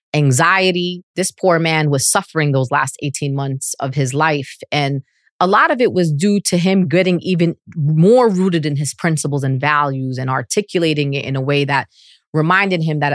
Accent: Brooklyn, New York, United States; And I would say, you know, of course, I'd say I'm from Brooklyn because I thought that was cool to tell the kids of Ferguson.

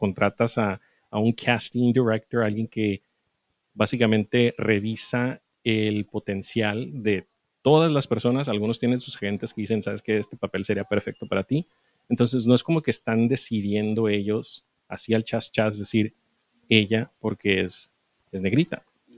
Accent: Mexico; yo crecí en México, sí, vivo allá, lo que quieran, nací allá, pero crecí en México y yo nunca conocí en mis 30 y, bueno, 27 años que estuve viviendo aquí antes de que, no, 30 años antes de que me cambiara para allá

